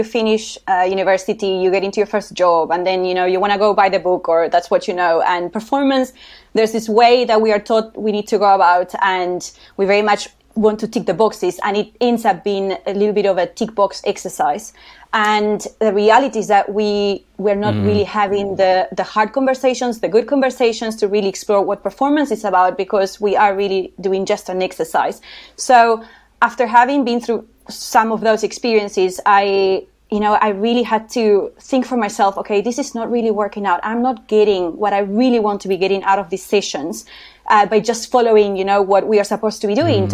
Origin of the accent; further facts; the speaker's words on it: Uruguay; accent: Spanish; English is a second language; moved away as an adult; now in South Africa; you can tell I have an accent. So I have a Spanish accent. I come from Uruguay, but I have been now in South Africa for about 10 years.